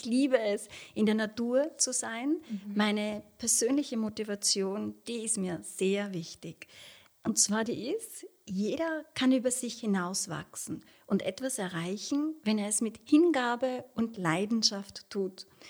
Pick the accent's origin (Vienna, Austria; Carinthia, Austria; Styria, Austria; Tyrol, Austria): Styria, Austria; Ja, ich komme aus der Südsteiermark, wo ich 20 Jahre lang als Friseurin gearbeitet und die Meisterprüfung 2003 gemacht habe.